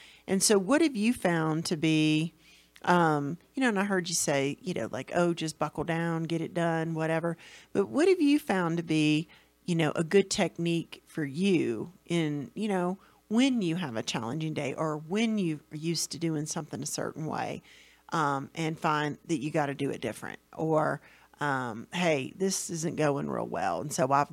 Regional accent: Florida, United States; because I grew up on lakes in Florida, like the whole county was basically lakes.

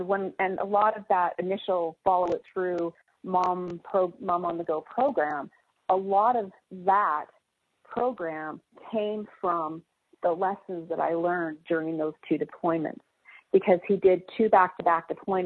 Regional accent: Canada; being a Canadian

